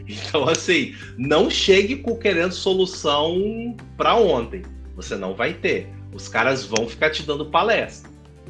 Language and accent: Portuguese; Vila Velha, Espírito Santo, Brazil; Eu sou de Vila Velha, Espírito Santo.